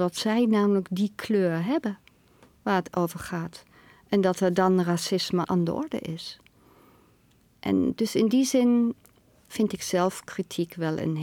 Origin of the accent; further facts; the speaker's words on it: Germany; Dutch is a second language; now in Netherlands; En als Duitser heb ik dat heel erg moeten leren na zo'n Tweede Wereldoorlog.